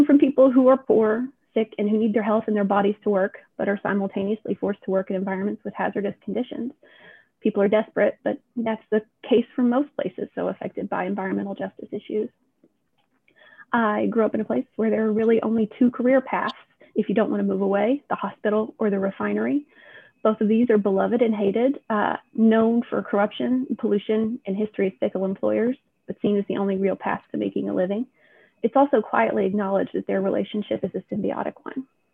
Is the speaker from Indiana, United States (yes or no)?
no; Catlettsburg, Kentucky, United States; now in Huntington, United States; I grew up in Catlettsburg, Kentucky, and currently live just a few miles upriver in Huntington, West Virginia.